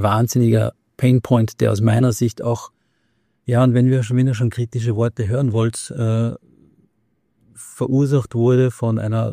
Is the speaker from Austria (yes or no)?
yes; Austria; Und wenn das jetzt so wie bei uns in Österreich über 3-4 Jahre geht, verändert sich auch das Konsumverhalten.